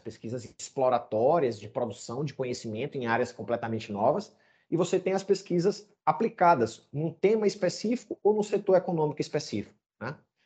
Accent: Maranhão, Brazil; nosso estado do Maranhão, e eu falo disso com muito orgulho, sendo maranhense, nascido e criado, né?

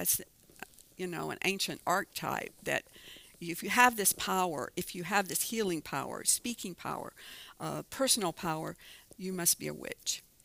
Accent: South Carolina, United States; I grew up in South Carolina, and during the segregation era, yeah, I've got it all in my DNA.

